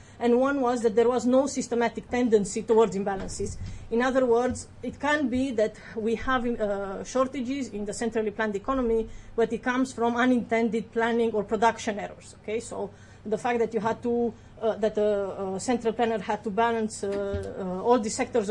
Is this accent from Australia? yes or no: no; Romania; now in United States; And I'm from Romania, and I was born under under the planned system, and I have very good experience and very well-developed skills of queuing.